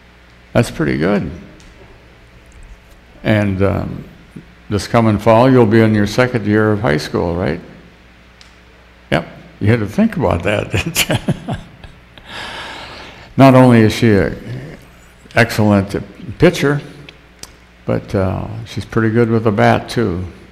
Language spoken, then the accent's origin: English; Tripp, South Dakota, United States; moved away; We took a T-R-I-P to my hometown in TRIP, T-R-I-P-P, South Dakota, which is in Hutchinson County.